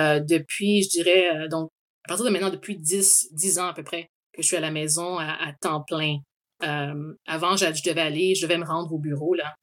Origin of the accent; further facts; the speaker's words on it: Montreal, Quebec, Canada; also born or lived in Kinshasa, DR Congo; Donc, je suis née en Afrique, dans la République démocratique du Congo, RDC, à Kinshasa, qui est la capitale. Mais en fait, quand je suis née, un an après ma naissance, on a quitté le Congo pour immigrer au Canada, à Montréal plus précisément.